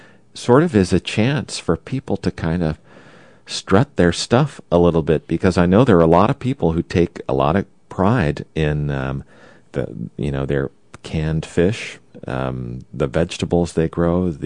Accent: Oklahoma, United States; now in Sitka, United States; I grew up in Oklahoma, but you know, I love Sitka.

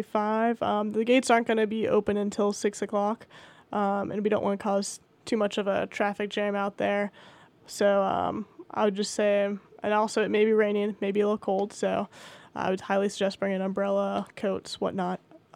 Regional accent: San Antonio, Texas, United States; So I'm from San Antonio, Texas, and when Hurricane Katrina happened, that was my first exposure to the Coast Guard.

